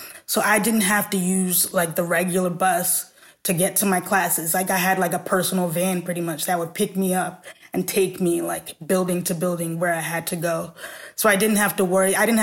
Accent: New Jersey, United States; So I'm from New Jersey originally, and New Jersey has a program

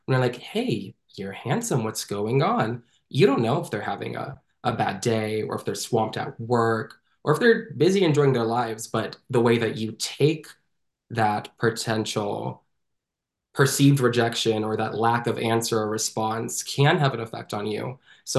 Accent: Florida, United States; because I grew up in Florida.

